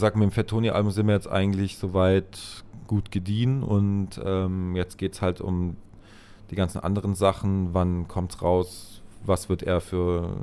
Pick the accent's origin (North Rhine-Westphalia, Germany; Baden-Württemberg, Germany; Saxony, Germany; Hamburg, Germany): Baden-Württemberg, Germany; also bei uns in Baden-Württemberg gibt es halt den klassischen Trollinger, so ein süßer Rotwein